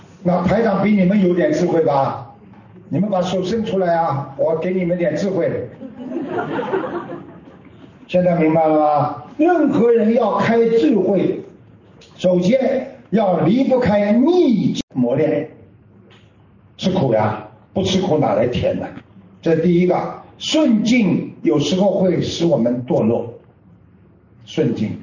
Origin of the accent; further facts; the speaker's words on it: China; 你看我们在中国，我们是大陆来的